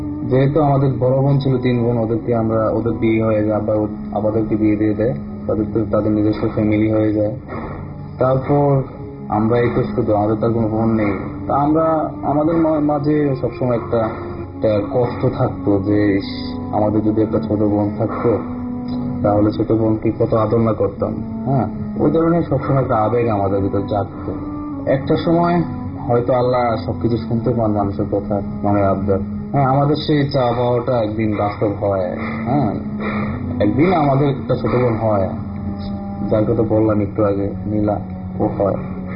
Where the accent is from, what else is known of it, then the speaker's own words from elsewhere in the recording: Comilla, Chittagong Division, Bangladesh; আমার দেশের বাড়ি কুমিল্লাতে, আর ঘটনাটি ঘটেছিল আমার গ্রাম। আমার গ্রাম হচ্ছে রকটিপাড়া।